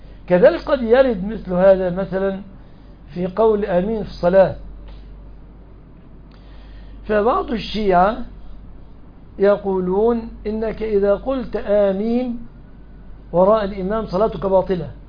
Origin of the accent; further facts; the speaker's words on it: Egypt; أنا رجل مصري